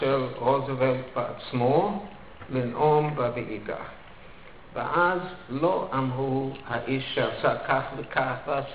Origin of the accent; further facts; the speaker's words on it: United States; now in Israel; מפני שאני זוכר, כשהייתי ילד בארצות הברית